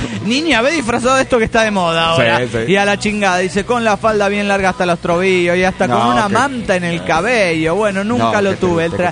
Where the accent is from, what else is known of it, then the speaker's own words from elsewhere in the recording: Tecate, Baja California, Mexico; de Tecate, Baja California, México.